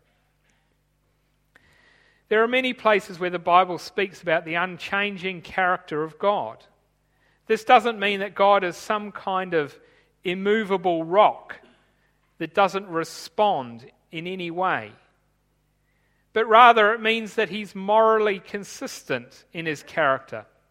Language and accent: English; Tanzania; When I grew up in Tanzania